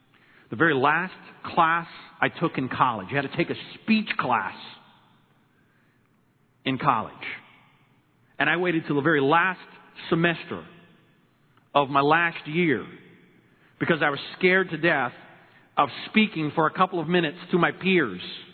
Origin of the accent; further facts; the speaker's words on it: Illinois, United States; I'm from Illinois, but the St. Louis region.